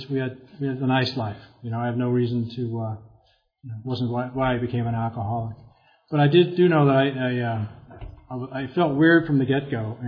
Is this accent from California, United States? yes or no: yes; Irvine, California, United States; now in San Clemente, United States; I was from Irvine, and my wife and I just moved down here in June, so I am now … from San Clemente